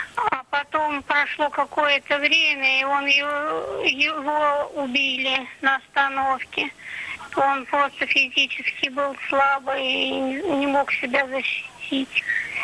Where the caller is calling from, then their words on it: Kamyshin, Volgograd Oblast, Russia; Я из Камыша, на Волгоградской области.